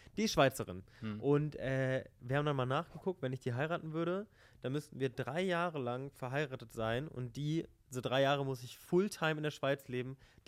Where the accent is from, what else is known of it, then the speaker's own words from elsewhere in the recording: Berlin, Germany; Ich hasse Bayern natürlich ein bisschen als Berliner